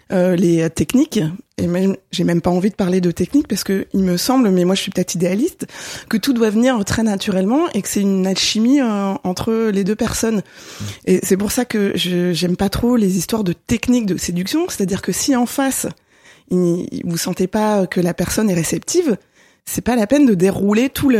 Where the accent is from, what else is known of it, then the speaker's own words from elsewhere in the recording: Paris, Île-de-France, France; je suis une Parisienne de 36 ans